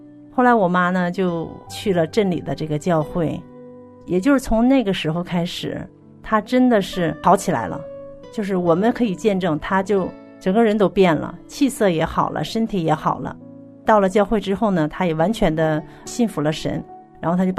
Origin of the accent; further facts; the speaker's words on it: Northeast China, China; 我出生在一个东北的一个农村，一个山沟里，我们家呢背后山很高很大